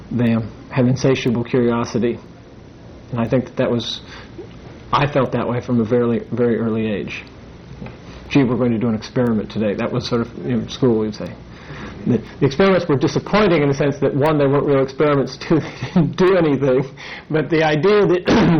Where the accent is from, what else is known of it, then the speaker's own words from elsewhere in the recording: Texas, United States; born there; He was in service from 51 to 54, which is why I was born in Texas.